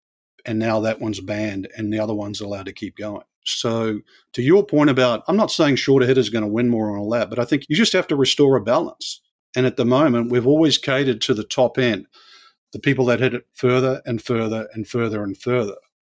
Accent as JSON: {"language": "English", "country": "New Zealand", "tie": "born or raised there", "said": "where I grew up in New Zealand"}